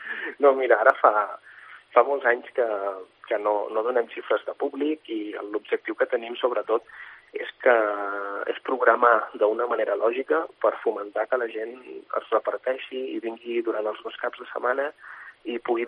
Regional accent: Montblanc, Catalonia, Spain; Que els que som d'aquí, clar, ho vivim d'una manera, doncs, molt especial

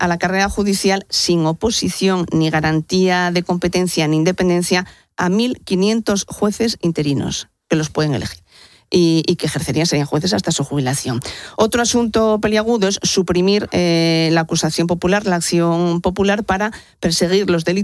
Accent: Gijón, Asturias, Spain; Yo soy de Gijón y me gusta el frío, pero no tanto.

